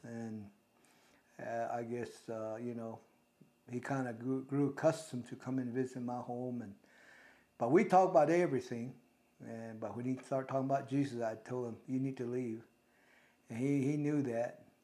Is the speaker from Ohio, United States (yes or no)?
no; New Mexico, United States; And I have been born and raised here, and But originally, I am from the New Mexico side of the reservation.